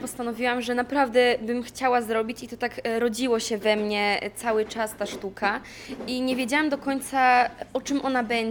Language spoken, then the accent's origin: Polish; Pomeranian Voivodeship, Poland; bo my ogólnie jesteśmy z okolic całego Trójmiasta, bo nie tylko z Gdańska, też osoby są z Gdyni, z Sopotu, nawet jedna jest z Wejherowa, więc z Kościerzyny także.